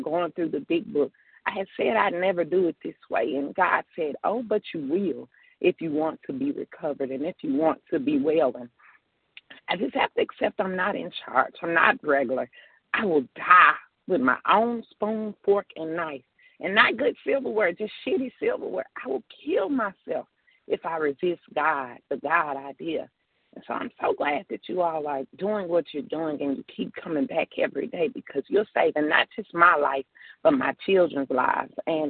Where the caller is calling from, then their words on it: Tennessee, United States; I'm in Tennessee. … in Tennessee.